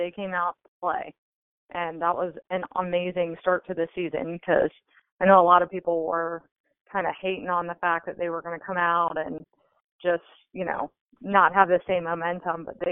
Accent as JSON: {"language": "English", "region": "Maryland", "country": "United States", "said": "I'm from Southern Maryland, like an hour and a half south of D.C."}